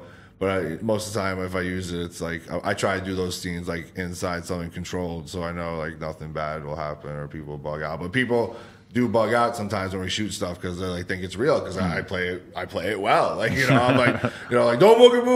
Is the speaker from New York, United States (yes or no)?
yes; Bronx, New York, United States; So like that was, I guess that was real because I come from the Bronx. So like, I'm right next to Yonkers and everything.